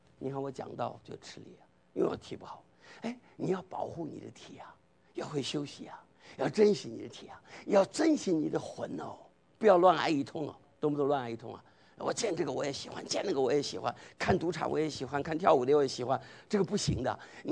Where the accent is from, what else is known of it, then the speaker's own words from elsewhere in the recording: southern China, China; 我是个南方人，哎，放糖啊